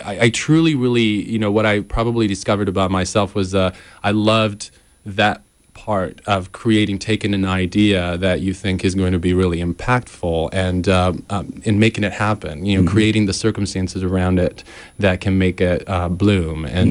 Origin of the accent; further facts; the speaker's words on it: Milan, Lombardy, Italy; English is a second language; moved away as an adult; also born or lived in Austin, United States; I was born in Italy, where I grew up in Italy. And I didn't move to the United States until I was 21, and primarily to go to school. I moved to Texas, which was a big change from Milan, where I grew up, to Austin, Texas